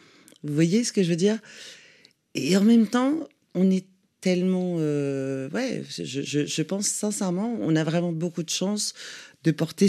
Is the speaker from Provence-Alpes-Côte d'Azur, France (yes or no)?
no; Paris, Île-de-France, France; moi, j'habite à Paris, je suis parisienne